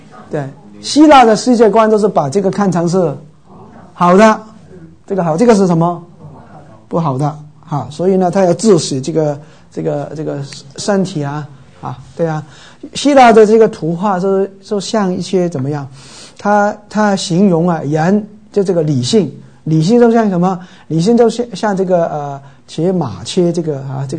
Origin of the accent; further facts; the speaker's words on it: Guangdong, China; accent: Cantonese; 我们广东话说一直找